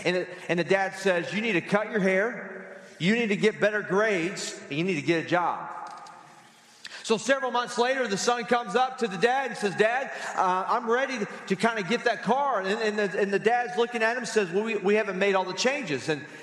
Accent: Southern United States, United States; moved away as an adult; now in Arizona, United States; I grew up in the South, and my diet was pretty basic, just kind of meat and potatoes

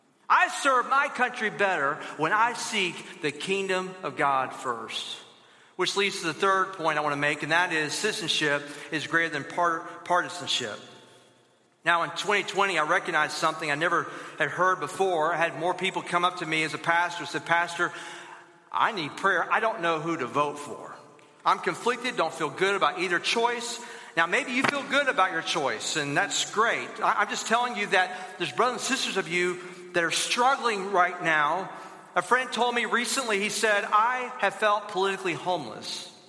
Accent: Alabama, United States; someone who denies Christ from my home state, Alabama.

